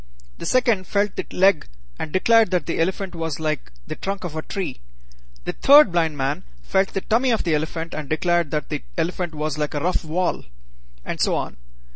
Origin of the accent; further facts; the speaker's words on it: Bangalore, Karnataka, India; English is a second language; moved away as an adult; now in Indianapolis, United States; I am from Bangalore, India. I went to graduate school in Michigan. I currently live in Indianapolis